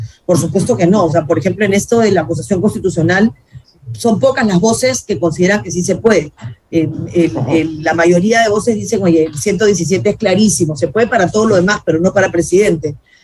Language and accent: Spanish; Peru; como peruana, como ciudadana